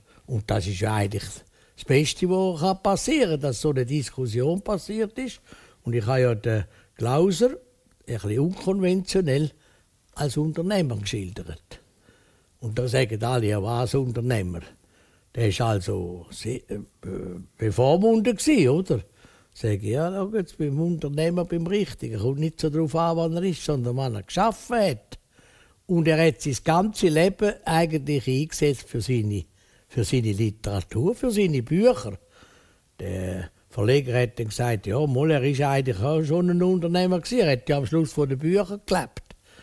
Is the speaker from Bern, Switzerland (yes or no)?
yes; Bern, Switzerland; ich bin ja Berner von Haus auf, ich bin ja Bürger von Schattenhalb, oder?